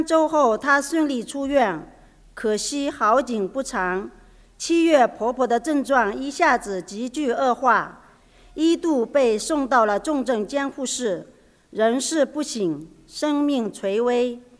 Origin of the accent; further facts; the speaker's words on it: France; 我是来自法国的